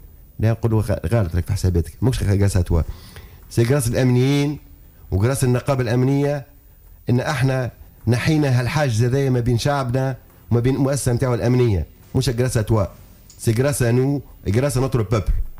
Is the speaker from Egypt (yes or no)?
no; Tunisia; إحنا ولاد تونس، ولاد بلادها تونس. إحنا اشترنا ما سافرناش للخارج، عايشين في تونس، نموتوا في تونس، نعيشوا من أجل تونس.